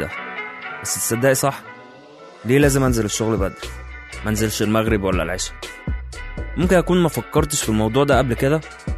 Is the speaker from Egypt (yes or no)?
yes; Egypt; وده الإبداع من أول ما بدأت الأفلام القديمة عندنا في مصر